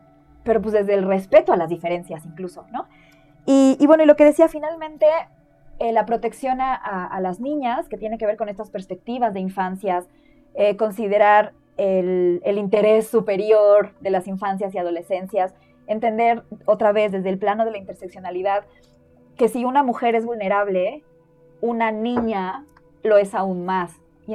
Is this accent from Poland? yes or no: no; Mexico; me parece terrible que en mi país asesinen a gente todos los días. Acá el punto es, ¿bajo qué contextos y por qué el contexto mexicano está favoreciendo que asesinen a mujeres